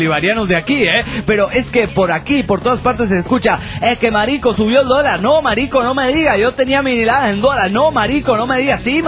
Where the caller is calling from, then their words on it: Morelia, Michoacán, Mexico; Hola, soy … de Morelia, Michoacán, México.